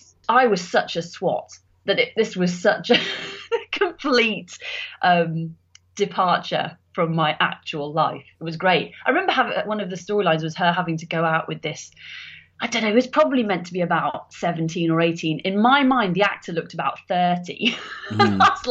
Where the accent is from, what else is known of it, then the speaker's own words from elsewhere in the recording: Birmingham, West Midlands, United Kingdom; I grew up in Birmingham, mm-hmm. and which is where the Archers is recorded.